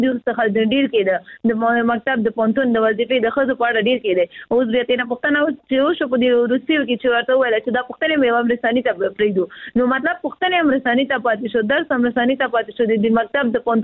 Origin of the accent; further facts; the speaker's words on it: Afghanistan; موږ خو افغانان یو